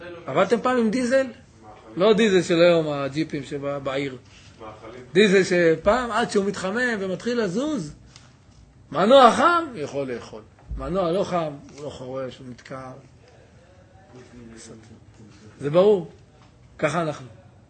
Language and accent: Hebrew; Jerusalem, Jerusalem District, Israel; born there; אני לא קיבוצניק. נולדתי בירושלים. ירושלים ותיקים.